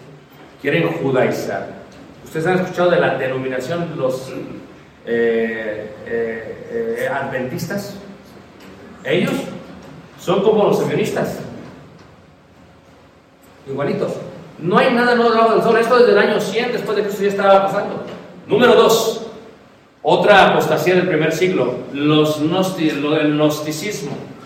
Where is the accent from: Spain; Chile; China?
China; Spanish is a second language; now in Mexico City, Mexico; Digo, no, yo soy de China, yo no quiero.